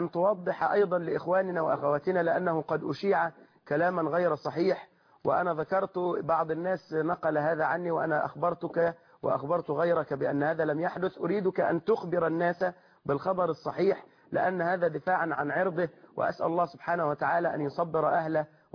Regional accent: Suez, Suez Governorate, Egypt; مأساة أيضا عندنا في السويس

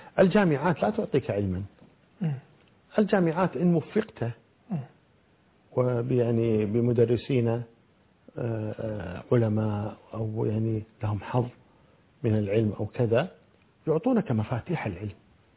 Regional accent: Kuwait; وعندنا في الكويت، عندنا في الكويت طلبة علم

